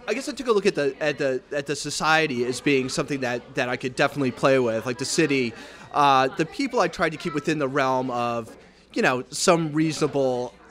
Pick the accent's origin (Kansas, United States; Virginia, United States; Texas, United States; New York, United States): New York, United States; Syracuse; Well, I grew up in Syracuse, which is a very, ethnically diverse city.